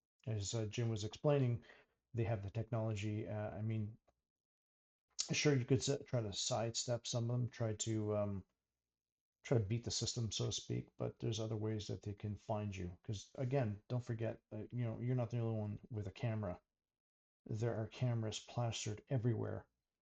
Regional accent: Canada; me being Canadian, it's happened here in Canada

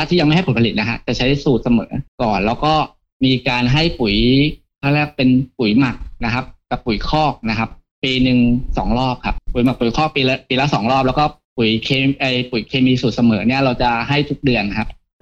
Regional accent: Thap Sakae, Prachuap Khiri Khan, Thailand; เราเกิดที่อำเภอทับสแกใช่ไหมแล้วเราก็อยู่กับมะพร้าวมาตั้งแต่เด็กตั้งแต่รุ่นโก่งแล้วก็รุ่นเตี่ยแล้วก็มาถึงรุ่นเราเนี่ยเราก็อยู่กับมะพร้าวมาตั้งนานแล้ว

